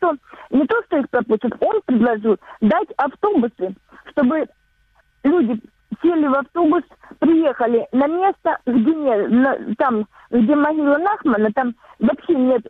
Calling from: Donetsk Oblast, Ukraine; Алло, здравствуйте. Донецкая область.

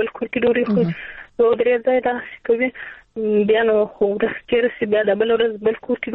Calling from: Zabul, Afghanistan; ما د زابل څخه تماس نیولې دي.

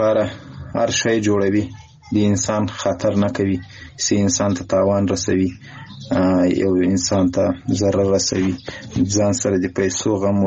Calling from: Ghazni, Afghanistan; د غزنی ولایت اوسیدونکی یم

